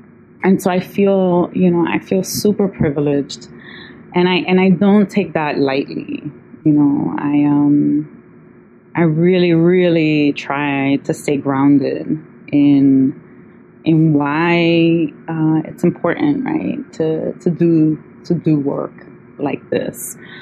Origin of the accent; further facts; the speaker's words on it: New York, United States; I grew up in Sunset Park and I grew up in a very different world.